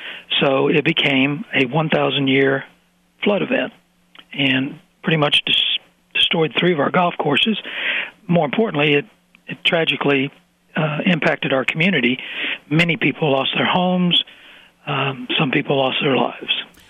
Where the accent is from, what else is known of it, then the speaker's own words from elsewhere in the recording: Texas, United States; now in West Virginia, United States; I've been here about 7 years. I'm from Texas, and these people remind me of Texans.